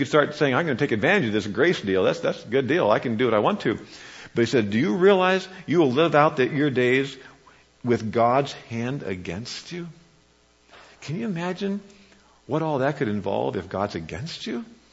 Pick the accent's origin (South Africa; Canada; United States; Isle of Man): United States; Kansas; which is pretty much like it is when I grew up in Kansas.